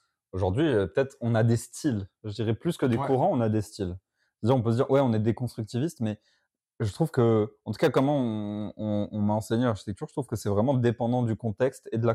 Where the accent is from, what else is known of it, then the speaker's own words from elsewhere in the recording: Morocco; now in France; moi je viens du Maroc, je suis en France pour un temps limité.